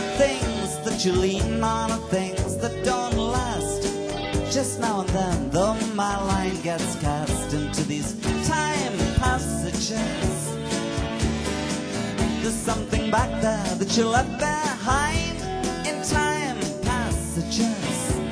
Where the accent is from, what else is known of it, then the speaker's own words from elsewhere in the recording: Scotland, United Kingdom; born there; I was born in Scotland, and at one point my tribe, which is basically what they were in those days … got massacred by the Campbells.